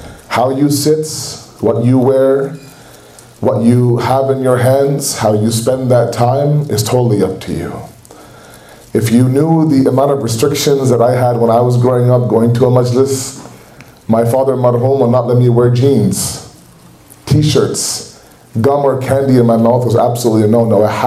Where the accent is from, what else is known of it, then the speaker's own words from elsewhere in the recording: Toronto, Ontario, Canada; when I was growing up in Toronto